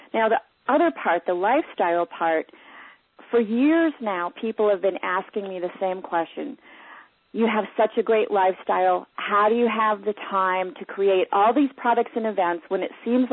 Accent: Wisconsin, United States; And the town that I grew up in Wisconsin, going into real estate, there was not even a handful of women in that industry

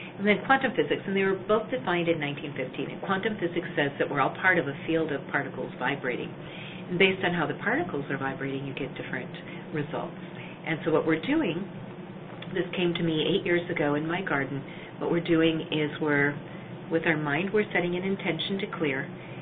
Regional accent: Minnesota, United States; born there; I was born in Minnesota. A beautiful, beautiful state with wonderful people in it.

